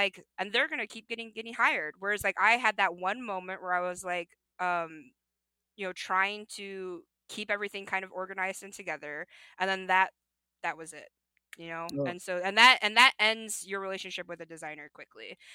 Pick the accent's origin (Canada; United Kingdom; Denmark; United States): United States; Midwest; I was raised in the Midwest.